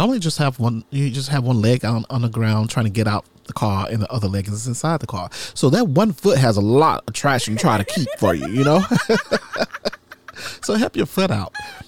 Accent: Mississippi, United States; Now, remember, I'm from Mississippi. I don't really see snow much. I don't live in the northern part of Mississippi. So I really don't see a lot of snow where I'm from.

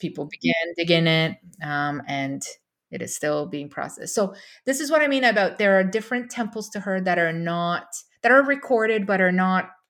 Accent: Romania; moved away; But I was born and raised in Romania.

